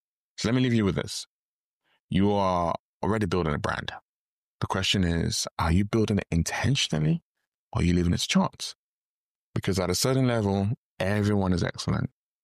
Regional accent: Nigeria; Yeah, I'm Nigerian, it happens.

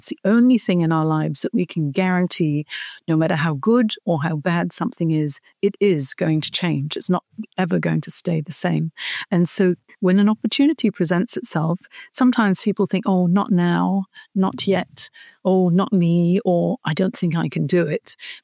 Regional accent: Hong Kong; moved away as an adult; now in Australia; I'm from Hong Kong originally.

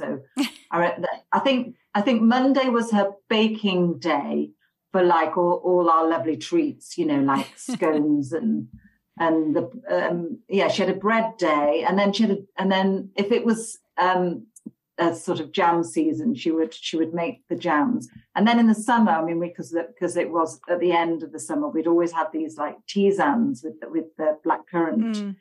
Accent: Halifax, Yorkshire and the Humber, United Kingdom; So I'm from the countryside in Yorkshire. Okay. It's a small town called Halifax.

